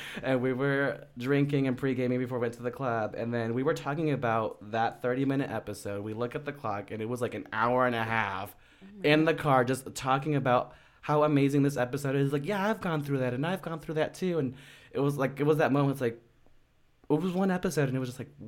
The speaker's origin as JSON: {"language": "English", "town": "Denver", "region": "Colorado", "country": "United States", "tie": "born or raised there", "said": "I was born and raised in Denver, but my mom is from Mexico City."}